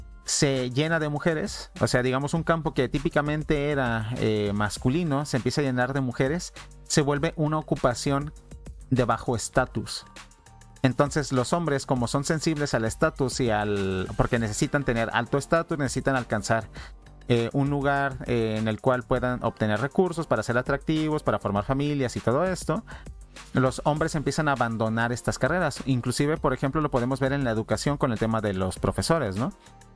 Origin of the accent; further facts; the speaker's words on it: Mexico; en mi país, en México